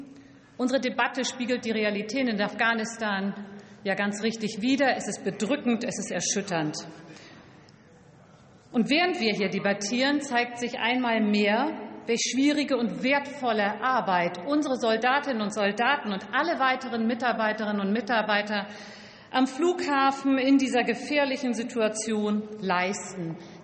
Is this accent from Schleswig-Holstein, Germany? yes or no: no; Hamburg, Germany; Meine Heimatstadt Hamburg ist schnell vorangegangen